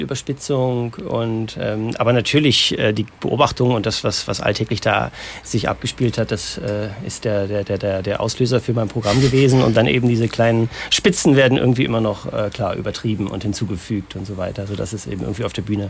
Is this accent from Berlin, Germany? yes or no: yes; Berlin, Germany; born there; now in Cologne, Germany; ich bin aus Berlin gebürtig und jetzt seit einem Jahr hier in Köln wohnhaft, Wahlköller sozusagen. Und ich habe schon die 40 durchschritten als magische Zahl.